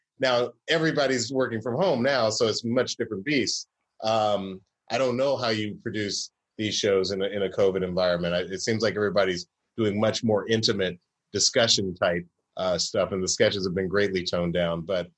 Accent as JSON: {"language": "English", "town": "Atlanta", "region": "Georgia", "country": "United States", "tie": "born or raised there", "said": "I grew up in Atlanta."}